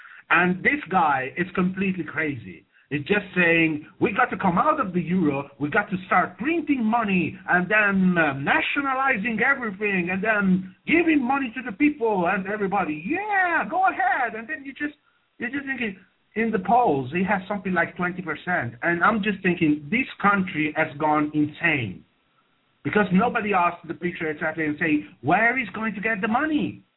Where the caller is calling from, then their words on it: Italy; English is a second language; So right now, I'm talking from Italy, a country that used to be independent.